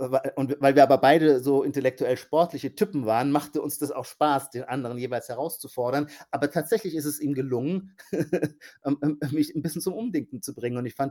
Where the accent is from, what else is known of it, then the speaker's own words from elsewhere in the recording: Heidelberg, Baden-Württemberg, Germany; Nee, ich bin Heidelberger.